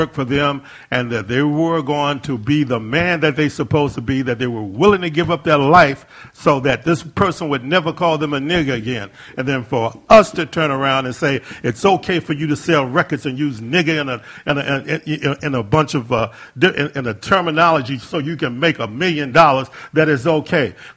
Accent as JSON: {"language": "English", "town": "Roanoke", "region": "Virginia", "country": "United States", "said": "I'm from Roanoke."}